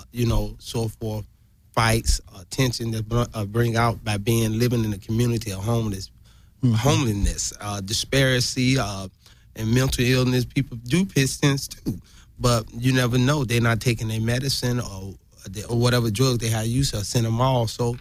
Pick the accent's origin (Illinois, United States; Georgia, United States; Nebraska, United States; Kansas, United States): Illinois, United States; Chicago; Since this is California, it don't get that cold at night, because I'm from Chicago.